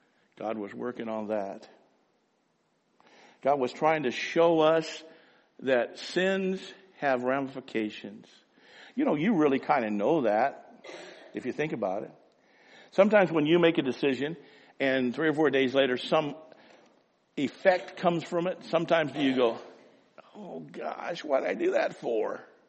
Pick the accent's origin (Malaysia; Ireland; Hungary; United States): Ireland; part of the green business is I'm Irish, I'm Catholic Irish, and they wore it because of persecution, you know.